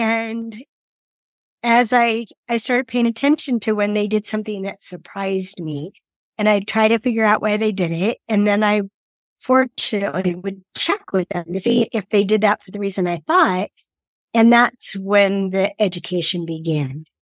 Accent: California, United States; moved away as an adult; now in Steamboat Springs, United States; So I'm from California, fifth generation native Californian. Grew up mostly in Southern California. And I moved to Colorado in 2013. And I live in Steamboat Springs, Colorado, which is northwestern Colorado.

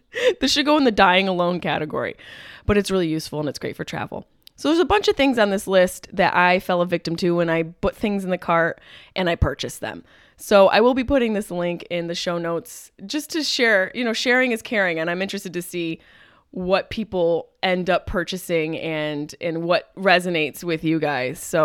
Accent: Syracuse, New York, United States; I'm from, Syracuse, you guys are like, okay, screw you. You don't know cold. Well, I know cold because I grew up on the East Coast. Technically upstate New York, but close to the East Coast.

